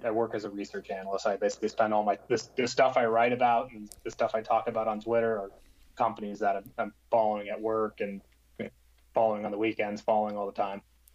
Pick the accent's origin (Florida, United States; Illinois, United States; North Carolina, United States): Florida, United States; So going all the way back, I grew up in South Florida, and when it was time to go to college, I went to the University of Florida